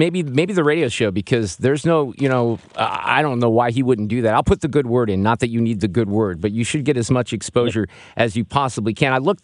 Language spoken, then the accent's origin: English; United States; But that is really, as an American, very important to some of us